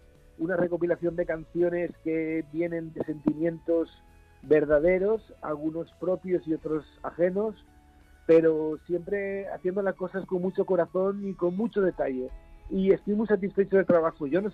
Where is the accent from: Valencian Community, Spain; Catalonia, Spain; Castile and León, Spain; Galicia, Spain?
Valencian Community, Spain; Valencia; born there; Sí, yo soy nacido en Valencia.